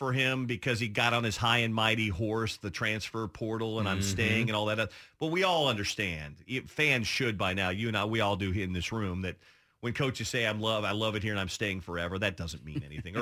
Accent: Midwest, United States; also born or lived in Jacksonville, United States; I grew up in the Midwest. It was kind of Big Eight country there.

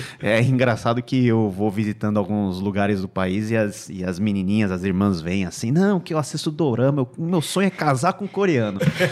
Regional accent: Brazil; born there; E eu nasci aqui, né, no Brasil. Meus pais e os meus avós vieram na década de 70 para tentar uma nova vida.

